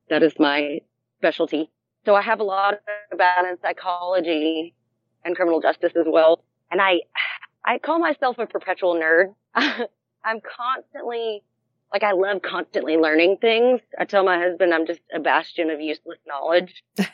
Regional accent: Texas, United States; And so, you know, being Texan, we need to share that with everyone.

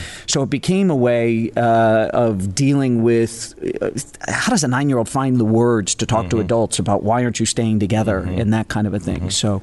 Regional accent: Chicago, Illinois, United States; I grew up in Chicago.

